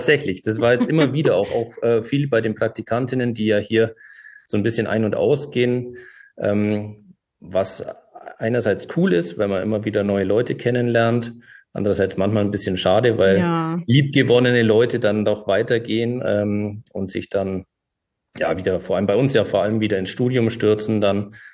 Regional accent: Augsburg, Bavaria, Germany; Ich bin auch aus Augsburg, geboren in Augsburg, war auch die meiste Zeit in Augsburg, bis auf eine kleine Episode in Kempten im Allgäu hier in der Nähe.

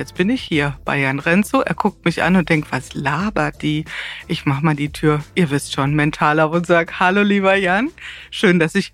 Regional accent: Wiesbaden, Hesse, Germany; weil Wiesbaden, da mein Heimatort, dort, wo ich lebe

